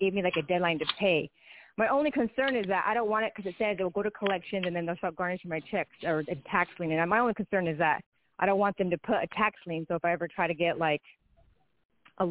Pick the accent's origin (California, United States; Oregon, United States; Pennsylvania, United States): Oregon, United States; I'm from Oregon.